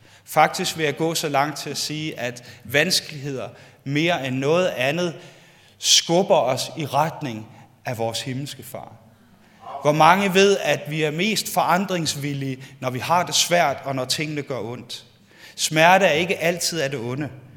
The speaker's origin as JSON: {"language": "Danish", "region": "Capital Region of Denmark", "country": "Denmark", "tie": "born or raised there", "said": "Jeg er bedre til svensk, fordi jeg er opvokset på Bornholm, og det vi bliver kaldt for halvsvenske."}